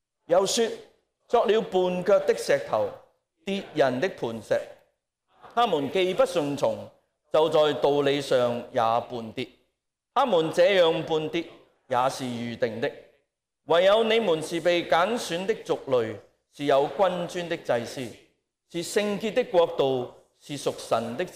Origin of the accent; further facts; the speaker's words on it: Hong Kong; 可能我们香港人文学未必那么好，不过我们其实经常都用类似的东西